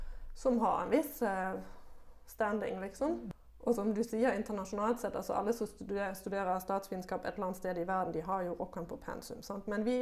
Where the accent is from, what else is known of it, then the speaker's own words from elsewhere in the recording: Germany; Norwegian is a second language; now in Norway; Som tysker, jeg kom her, jeg skjønte ingenting. Hvorfor krangler de om nynorsk?